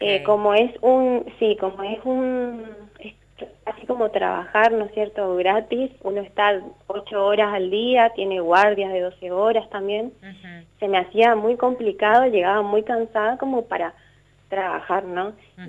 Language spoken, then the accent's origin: Spanish; El Dorado, Misiones, Argentina; Yo soy del Dorado, entonces me fui a estudiar a Posadas, en la UCAMI.